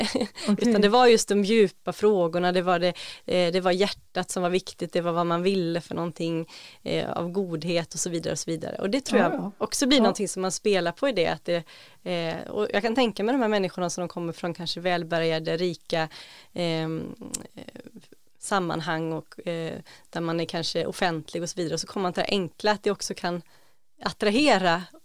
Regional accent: Gothenburg, Västra Götaland County, Sweden; jag kom ändå från Göteborg, från storstan, och kom ut på landet

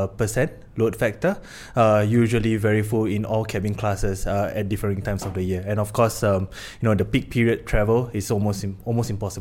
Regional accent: Singapore; now in Copenhagen, Denmark; I'm from Singapore

